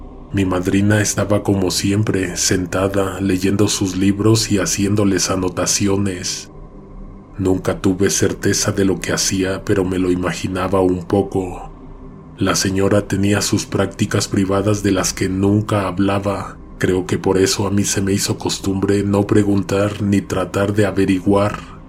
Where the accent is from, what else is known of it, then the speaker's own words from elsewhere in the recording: Mexico City, Mexico; soy de la Ciudad de México, vivo muy cerca del Metro Morelos.